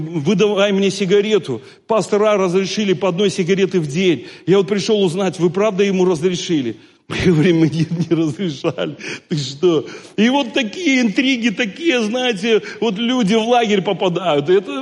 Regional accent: Belarus; я из Беларуси

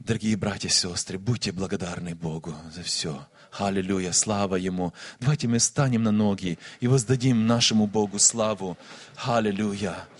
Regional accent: Ukraine; Я приехал также с Украины.

